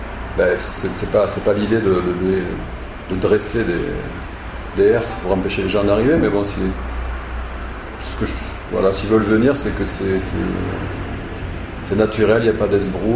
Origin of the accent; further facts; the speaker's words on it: Astaffort, Nouvelle-Aquitaine, France; also born or lived in Agen; De Astaffort, dans le 47, dans le Lot-et-Garonne, mais je suis né à Agen. Hein. Donc Agen, voilà, la grande ville à côté, enfin grande, oui, qui a maintenant 30 ou 40 000 habitants, un truc comme ça. Et voilà, mes parents ont toujours vécu dans ce petit village.